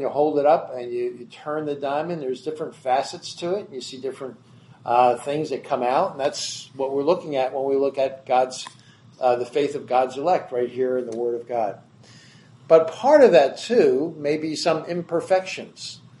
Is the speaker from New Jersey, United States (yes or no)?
yes; New Jersey, United States; I come from the Jersey Shore up and over in New Jersey.